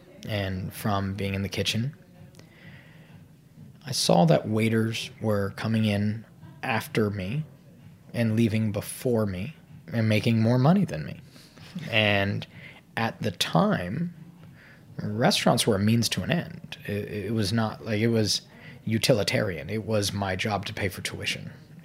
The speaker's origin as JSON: {"language": "English", "town": "Fairfax", "region": "Virginia", "country": "United States", "tie": "born or raised there", "said": "I grew up in Fairfax, Virginia."}